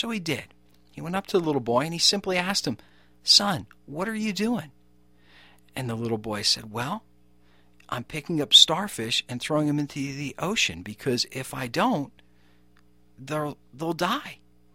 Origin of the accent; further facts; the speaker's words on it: Edison, New Jersey, United States; I grew up in Edison, New Jersey, graduated high school from Edison High School, and I wrestled there.